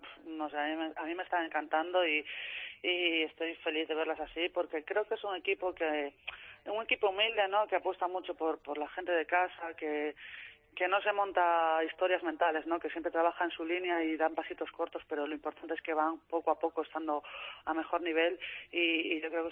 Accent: Galicia, Spain; en mi tierra, en Galicia

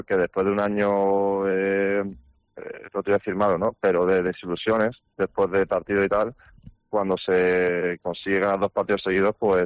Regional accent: Granada, Andalusia, Spain; y yo lo he vivido, y soy de Granada.

